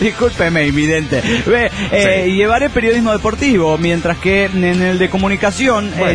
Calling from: Valencia, Carabobo, Venezuela; de Valencia, Venezuela.

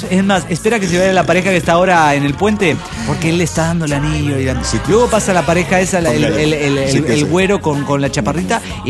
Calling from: Caracas, Capital District, Venezuela; de Caracas, Venezuela.

